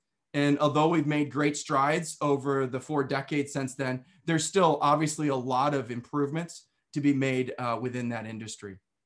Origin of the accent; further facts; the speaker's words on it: New York, United States; I was born and raised in New York. Now, when most people hear New York, they think of New York City. However, where I lived was about as far away from New York City as you could get and still be in New York, right on the border of Pennsylvania and Western New York.